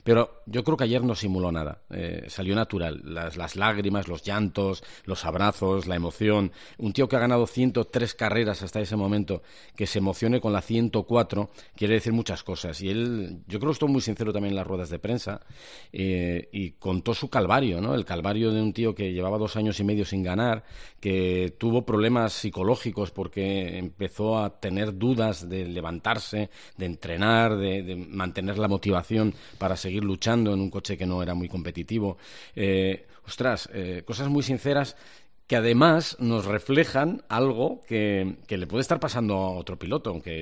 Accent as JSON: {"language": "Spanish", "region": "Asturias", "country": "Spain", "said": "Juanma y yo somos asturianos"}